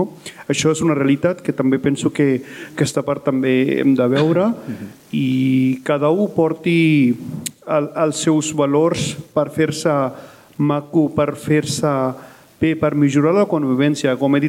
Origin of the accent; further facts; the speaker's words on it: Punjab, India; Catalan is a second language; moved away as an adult; now in Spain; jo sóc un vingut del Punjab i meitat de vida he passat allà, uns 18 anys allà, 18 anys porto aquí